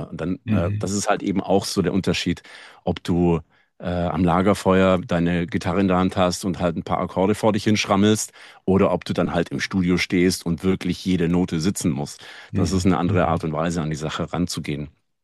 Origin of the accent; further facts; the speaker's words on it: Baden-Württemberg, Germany; wir kommen ja beiden aus dem Schwabeländle